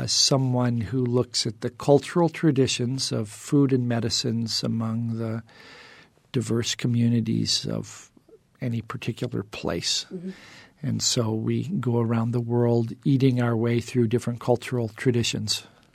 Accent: Indiana, United States; I grew up in the Indiana Dunes, and my grandfather was a fruit peddler up on Lake Michigan

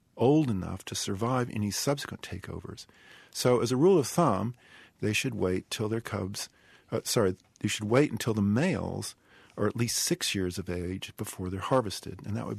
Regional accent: Fort Worth, Texas, United States; So I started out having grown up in Texas myself. Mm-hmm. I'm from Fort Worth originally

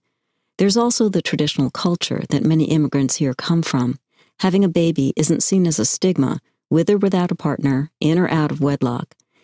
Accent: New York, United States; When I was a girl growing up in New York … had some remarkable things lying around.

